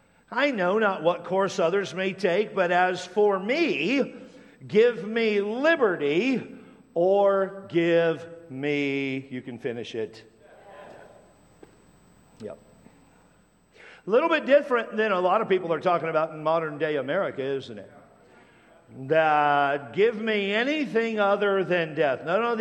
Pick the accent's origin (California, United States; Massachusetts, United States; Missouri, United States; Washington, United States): Washington, United States; Tacoma; when I was a kid growing up in Tacoma, Washington, I was kind of at the height of the Cold War.